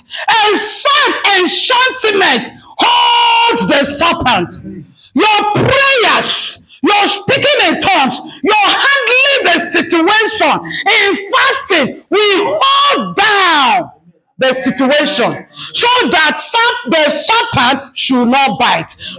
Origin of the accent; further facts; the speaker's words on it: Edo, Nigeria; Sorry that I'm speaking my village language. I'm from Edo State, but I'm not the Yabini.